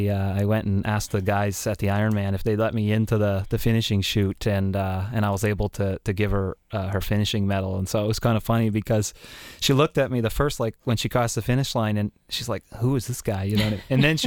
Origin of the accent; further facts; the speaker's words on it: Canada; even being a Canadian